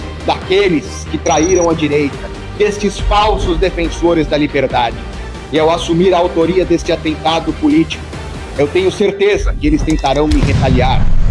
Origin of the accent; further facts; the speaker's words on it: São Paulo, Brazil; born there; sou pré-candidato a vereador pela cidade de São Paulo, onde eu nasci e que jurei defender.